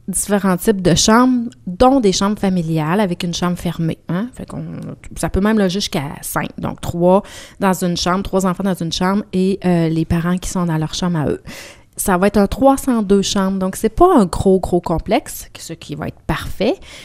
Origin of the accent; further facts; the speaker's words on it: Quebec, Canada; Nous autres, les petits Québécois, ben, on est comme plus ou moins habitués à ça.